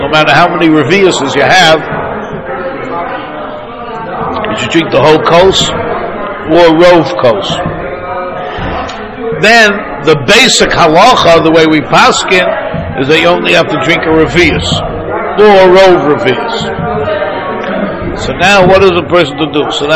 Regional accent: United States; I work with ounces. I'm an American.

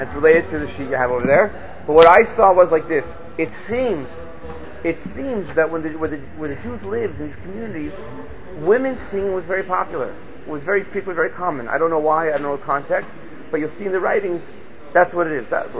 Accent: United States; but we grew up in America, let's face it, right?

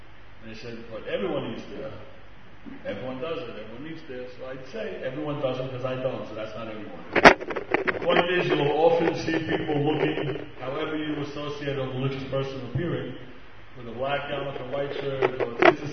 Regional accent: New York City, New York, United States; when I grew up in Washington Heights.

